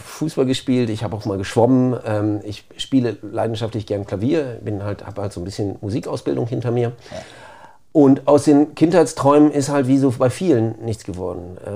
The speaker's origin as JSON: {"language": "German", "town": "Osnabrück", "region": "Lower Saxony", "country": "Germany", "tie": "born or raised there", "said": "Ich bin halt in Osnabrück groß geworden, aufgewachsen und hatte immer schon Bezug zu diesem Verein."}